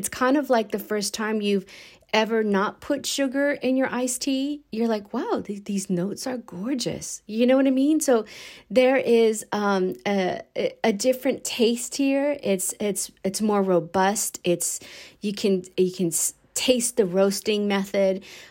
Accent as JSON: {"language": "English", "country": "United States", "said": "tasting real coffee on the heels of as being an American."}